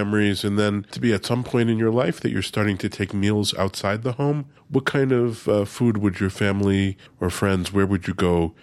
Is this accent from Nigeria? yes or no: no; Mexico City, Mexico; just as a guy growing up in Mexico City, so you're exposed to a very international cuisine